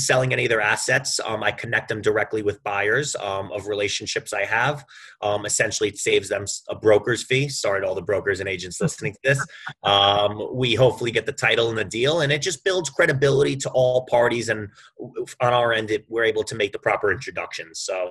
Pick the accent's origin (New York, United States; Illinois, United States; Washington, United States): New York, United States; I'm actually from Long Island, and they were originally from Nassau Coliseum, which is in Nassau County. I'm actually from Nassau County.